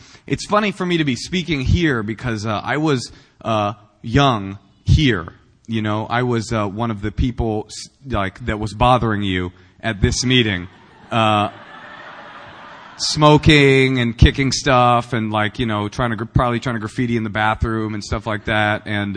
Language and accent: English; the South, United States; accent: southern; My southern accent and my sagging pants, and I'd be in the back and I'd be talking.